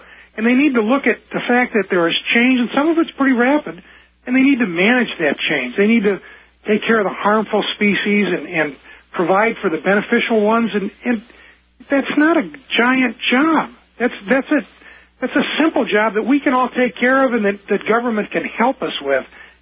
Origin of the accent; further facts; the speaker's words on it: Illinois, United States; I grew up, I'm 64 now, I grew up in Illinois.